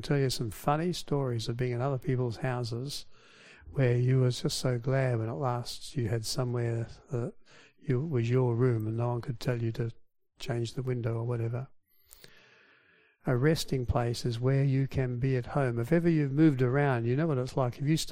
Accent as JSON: {"language": "English", "country": "Australia", "said": "I come from Australia, I was weary. I had nowhere to stay."}